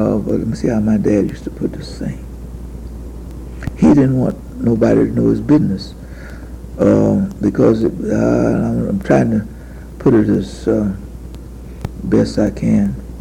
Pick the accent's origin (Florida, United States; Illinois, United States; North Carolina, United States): Florida, United States; Jacksonville; born there; I was born in Jacksonville.